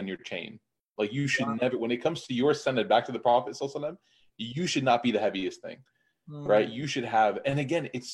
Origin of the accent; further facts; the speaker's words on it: Chicago, Illinois, United States; And then I grew up in Chicago, which was heavily Deobandi, where I was Hanafi Deobandi.